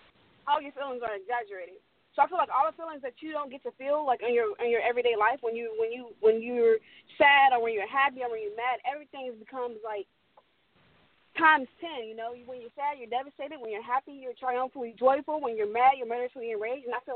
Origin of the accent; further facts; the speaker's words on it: Cincinnati, Ohio, United States; So I grew up in Cincinnati, Ohio, originally.